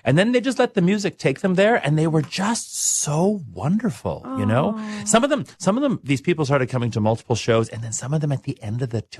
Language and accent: English; Saskatchewan, Canada; hey, I'm from Saskatchewan. Has anyone ever heard of it?